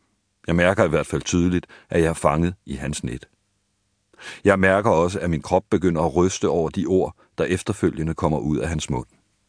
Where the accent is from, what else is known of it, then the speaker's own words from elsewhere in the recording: Nibe, North Denmark Region, Denmark; Det føles underligt at gøre noget, som jeg kun kender fra de gamle amerikanske film, jeg så som dreng hjemme i Nibe.